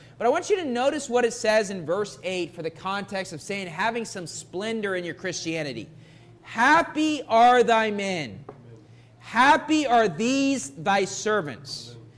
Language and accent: English; West Virginia, United States; I've been to old IFB churches that I grew up in West Virginia that were solid and good churches